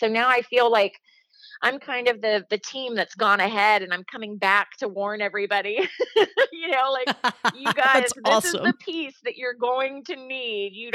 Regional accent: Dayton, Ohio, United States; And then I had a Good to Go party in Ohio, my hometown of Dayton.

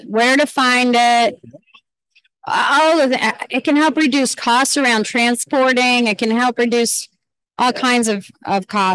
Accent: Virginia, United States; I come from the Virginia area, Northern Virginia, and there's just a huge amount of data centers in our area.

